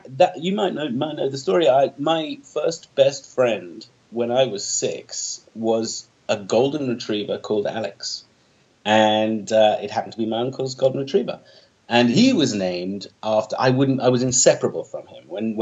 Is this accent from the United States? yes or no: no; London, United Kingdom; accent: London; English is a second language; And it was fantastic because that's how I learned English. I developed quite a thick London accent at that time, which is a sort of, it's not Cockney, but it's bordering on that area. We dropped our T's and stuff.